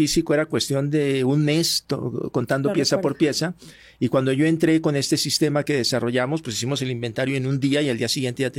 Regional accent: Colombia; moved away as an adult; now in Mexico; Aunque yo nací en Colombia hace 72 años, tengo 46, voy a cumplir 47 años de vivir en este bello país que me acogió

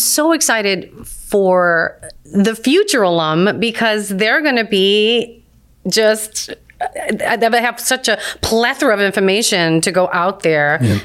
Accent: Bronx, New York, United States; But I mean, I'm from the Bronx, so I was kind of used to that city survival thing.

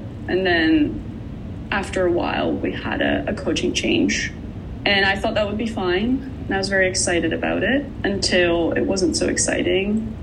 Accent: Netherlands; English is a second language; moved away as an adult; Yeah, so I went to the US, I think, when I was 19 from Holland. And I think that in itself was quite challenging.

